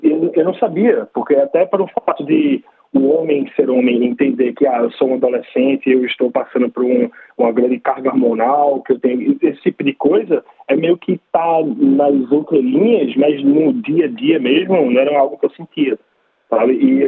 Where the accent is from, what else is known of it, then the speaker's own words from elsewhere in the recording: Recife, Pernambuco, Brazil; Eu sou de Recife, né, no Brasil, Pernambuco. Meu pai era um interior